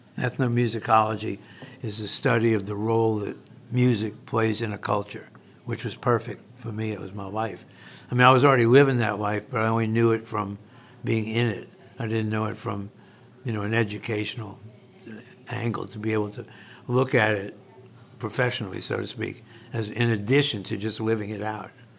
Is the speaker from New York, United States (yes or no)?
no; New Orleans, Louisiana, United States; Well, actually, I grew up with music in the house on the radio and stuff like that.